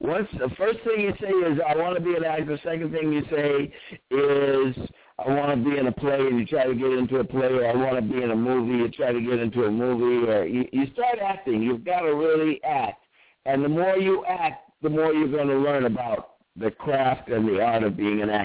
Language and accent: English; Oakland, California, United States; We're all from Oakland, and I went to high school